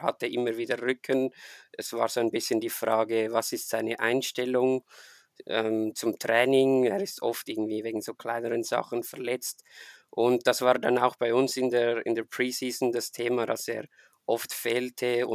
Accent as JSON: {"language": "German", "country": "Switzerland", "said": "Man hört es mir vielleicht an. Ich komme aus der Schweiz."}